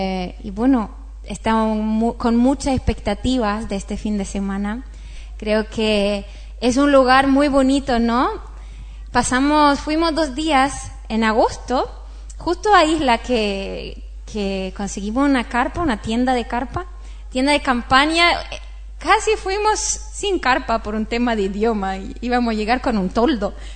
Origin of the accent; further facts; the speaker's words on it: Sweden; now in Bilbao, Spain; Soy de Suecia. Y llevamos en Bilbao 7 años.